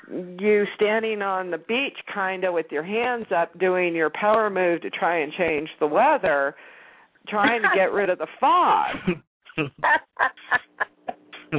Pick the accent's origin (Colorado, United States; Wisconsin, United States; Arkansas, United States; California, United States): California, United States; I lived in North Carolina on an island, and I'm from California.